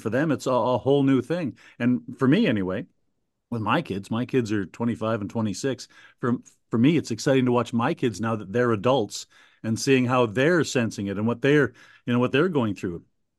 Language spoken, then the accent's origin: English; Ottawa, Ontario, Canada; And for me, my family is in Ottawa. I'm from Ottawa.